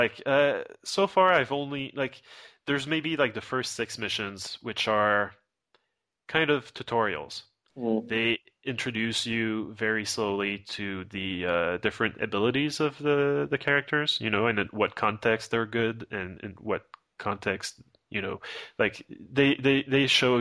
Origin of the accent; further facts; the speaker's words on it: Canada; I'm Canadian